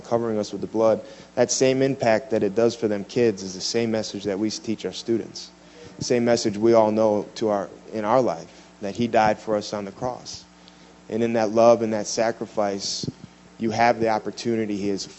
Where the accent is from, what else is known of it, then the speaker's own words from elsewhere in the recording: Detroit, Michigan, United States; I came from Detroit, Michigan, full-blown heroin addict.